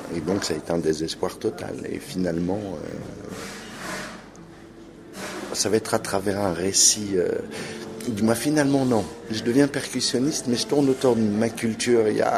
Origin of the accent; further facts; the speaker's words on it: Sézanne, Grand Est, France; Donc j'ai grandi en Champagne, dans ce château où j'allais au lycée de la petite ville de Cézanne, jusqu'au bac, quoi.